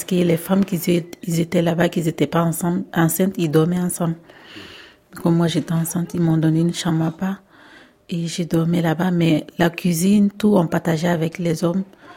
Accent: Côte d’Ivoire; moved away as an adult; now in France; Je suis âgée de 28 ans. Et je viens de la Côte d'Ivoire.

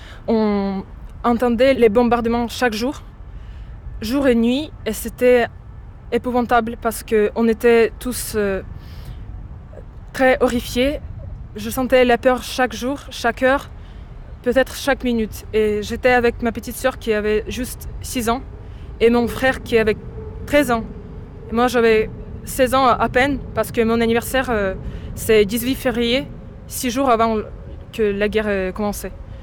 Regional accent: Kyiv, Ukraine; moved away; je viens de la capitale d'Ukraine, de Kiev. Et j'ai dû quitter l'Ukraine en mars 2022, juste un mois après que la guerre ait commencé.

